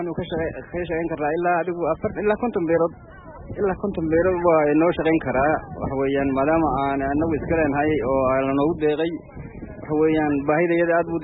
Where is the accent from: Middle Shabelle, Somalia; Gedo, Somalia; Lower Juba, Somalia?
Middle Shabelle, Somalia; Balcad; waxaan ka socdaa baalade gudiyaashii baalade